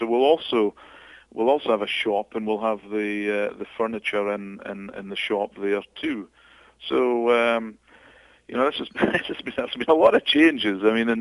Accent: Scotland, United Kingdom; I'm typically Scottish. I hate chucking anything out.

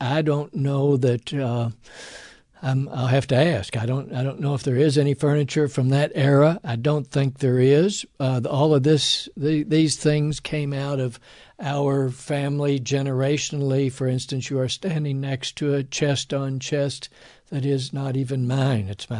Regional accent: Louisville, Kentucky, United States; It's right here in Louisville where I grew up

